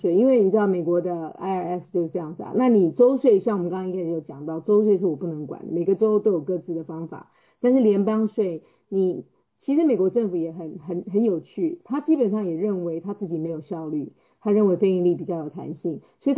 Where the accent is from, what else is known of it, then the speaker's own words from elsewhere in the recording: Taiwan; now in United States; 那我从台湾来，所以我自己在台湾念书的时候